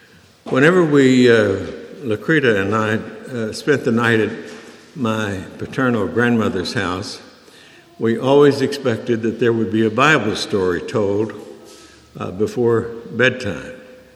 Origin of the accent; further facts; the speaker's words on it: Oklahoma, United States; told them I grew up in Oklahoma, and so I had a lot of fond memories, especially when my father preached at Elk City, Oklahoma